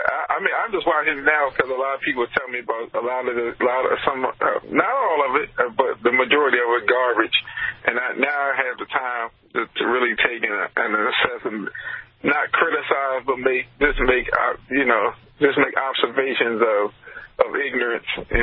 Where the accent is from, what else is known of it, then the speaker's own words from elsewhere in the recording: United States; You know, I'm an American.